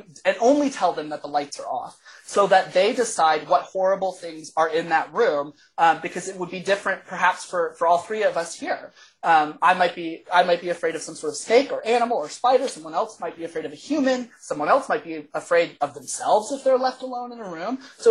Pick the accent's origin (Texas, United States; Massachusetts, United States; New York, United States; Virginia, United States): Texas, United States; now in Canada; I came from Texas, so it was not necessarily new, but no, I'm super happy to be here. It might be the most American city in Canada